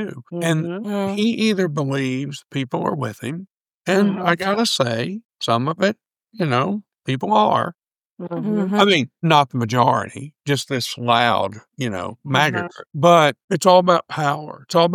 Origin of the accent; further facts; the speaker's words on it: Oklahoma, United States; also born or lived in Jacksonville, United States; I was born in Jacksonville, Florida when my dad was in the Navy. But I grew up on a farm in rural Oklahoma in a community of 400 people.